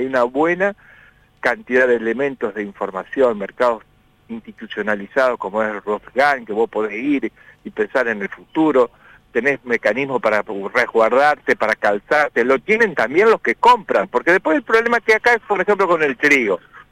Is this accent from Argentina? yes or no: yes; Entre Ríos, Argentina; la radio que desde mi infancia me ha acompañado, como el de T11, porque yo soy del departamento de Uruguay.